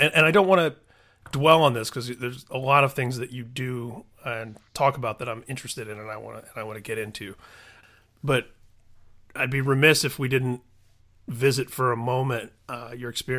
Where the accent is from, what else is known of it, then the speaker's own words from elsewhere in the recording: Indiana, United States; who was the governor of my home state, Indiana, where I grew up, unfortunately, it's as relevant as ever.